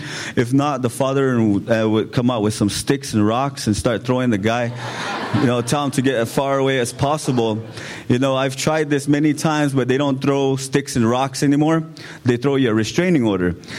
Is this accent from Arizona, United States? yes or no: yes; Arizona, United States; I come to you from the Hopi people